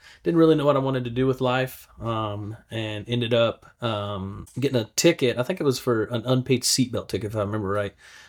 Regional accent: Texas, United States; So that's why I grew up in Texas. He had about 8,000 acres, 400 head of Charley bred cows, and 40 head of horses.

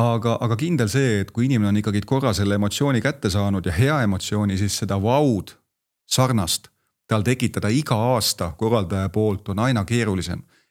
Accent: Kohtla-Järve, Ida-Viru County, Estonia; mina ise olen teinud Kohtla-Järve poiss, ma olen sealtpoolt pärit

